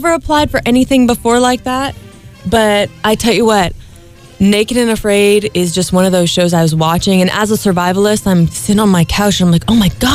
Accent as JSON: {"language": "English", "town": "Liberty", "region": "Maine", "country": "United States", "tie": "born or raised there", "said": "Oh, I was raised a survivalist. I'm originally from Liberty, Maine. I grew up on an island, no running water, electricity."}